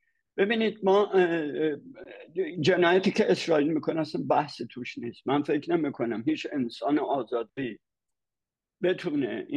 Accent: Iran; من به عنوان یک ایرانی این مسئله رو مورد تجزیه تحلیل قرار میدم

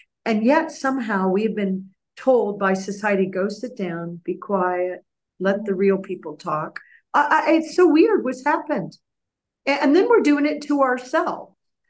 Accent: United States; Now, I'm an American.

